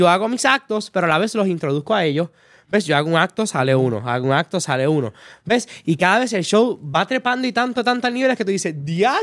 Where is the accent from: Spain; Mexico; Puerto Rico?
Puerto Rico; Mayagüez; que los de San Juan vengan a mi pueblo en Mayagüez